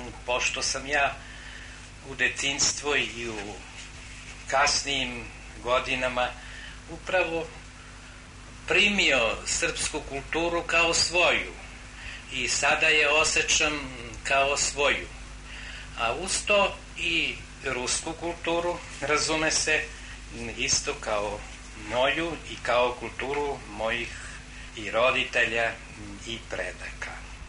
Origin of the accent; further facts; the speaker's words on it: Serbia; ja bih rekao da je moja rodzina Srbija, pošto sam rođen u Srbiji, a da je moja atsječistva, moja otadžbina Rusija, pošto su moji očevi i čukun dede i dede